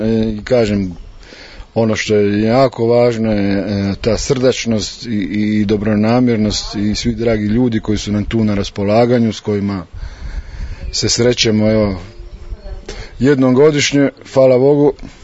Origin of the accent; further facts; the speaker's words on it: Zagreb, City of Zagreb, Croatia; dolazim iz Zagreba